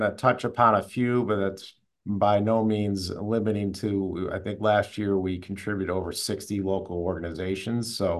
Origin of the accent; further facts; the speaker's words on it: Rochester, New York, United States; I was born and raised in Rochester, so the community's been very good to me and my family. I'm the youngest of seven, so our family has deep roots in this community